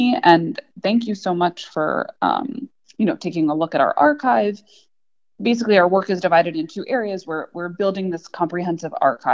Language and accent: English; New York, United States; Well, you know, as a New Yorker who grew up Jewish, but very secular